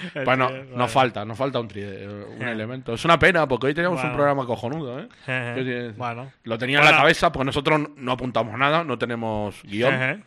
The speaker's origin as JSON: {"language": "Spanish", "country": "Argentina", "lives_now": "Spain", "said": "Mira que vengo de Argentina, y en Argentina el corruptómetro también es..."}